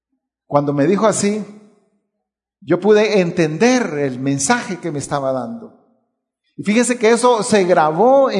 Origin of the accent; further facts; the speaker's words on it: Honduras; había un señor que había llegado a mi pueblo, y en ese señor tenía la fama, o se sabía que él había sido una persona que había sido un gran maestro de aquí en Honduras